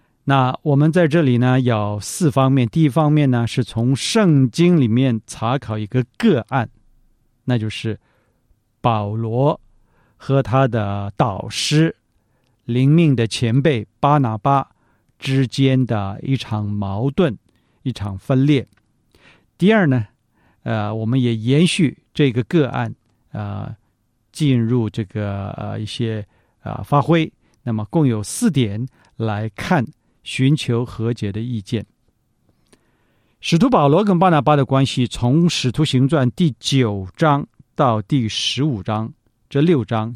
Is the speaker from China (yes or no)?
yes; China; 或者用我们中国人比较这个容易明白的话